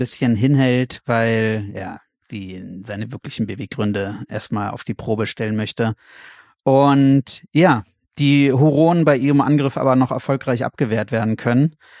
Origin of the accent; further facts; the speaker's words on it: Berlin, Germany; Ich bin ja in Berlin groß geworden.